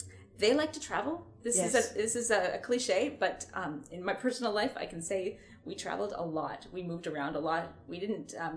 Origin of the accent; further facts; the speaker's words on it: Vancouver, British Columbia, Canada; born there; No, I never actually lived in Oregon. I know, it's weird. I was born in Vancouver and then, you know, grew up kind of a few different places. Yeah, I was actually born, honestly, like 4 blocks from here.